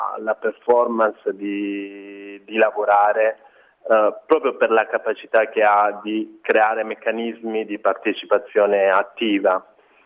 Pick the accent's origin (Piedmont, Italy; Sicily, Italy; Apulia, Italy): Apulia, Italy; Lecce; io non sono torinese ma sono del sud Italia, sono leccese